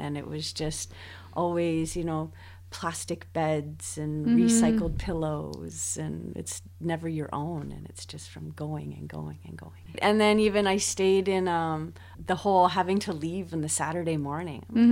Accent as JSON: {"language": "English", "town": "Kitchener", "region": "Ontario", "country": "Canada", "said": "Like I'm originally from Kitchener"}